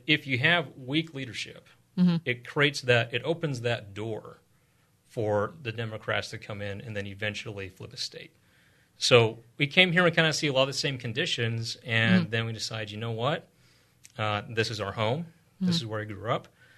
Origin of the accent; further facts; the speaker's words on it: Pocatello, Idaho, United States; Yeah, so I'm from Pocatello, born and raised. And, you know, grew up in town. My wife and I are both Pocatello Indian alumni.